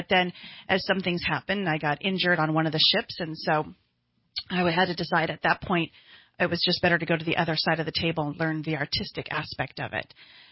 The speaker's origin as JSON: {"language": "English", "town": "Sacramento", "region": "California", "country": "United States", "tie": "born or raised there", "said": "I'm from the Sacramento area. Grew up dancing all throughout Sacramento"}